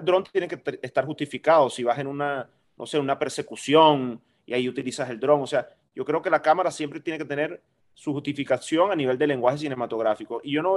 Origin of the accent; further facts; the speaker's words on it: Maracaibo, Zulia, Venezuela; yo soy de las Águilas del Zulia. Yo soy maracucho y el calor y los colores de Maracaibo son muy particulares.